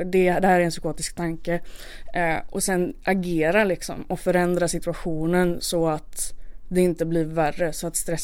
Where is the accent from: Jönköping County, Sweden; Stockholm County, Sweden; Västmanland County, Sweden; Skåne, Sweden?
Skåne, Sweden; Malmö; För efter jag fick åka hem då till min hemort, tillbaka till Malmö efter det här insjuknandet.